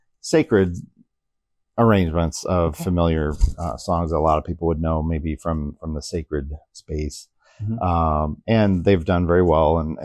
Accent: West Coast, United States; also born or lived in California; Okay. I grew up in the West Coast.

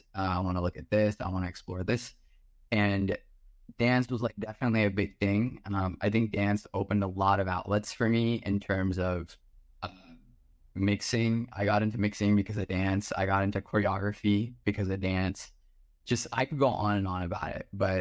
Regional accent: Kerala, India; now in United States; which again, like growing up in Kerala, like I don't ever remember having access to anything like this.

